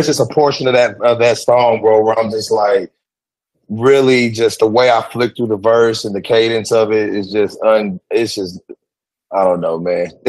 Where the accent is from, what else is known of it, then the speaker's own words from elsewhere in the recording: Nashville, Tennessee, United States; Man, this song right here, man, is the perspective of a kid growing up in Priest Lake, Antioch.